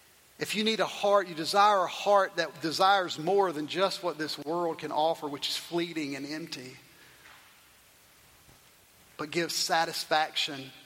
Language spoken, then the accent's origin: English; Tylertown, Mississippi, United States; I grew up in Tylertown Baptist Church, a little Baptist church in South Mississippi, a little town that I grew up in.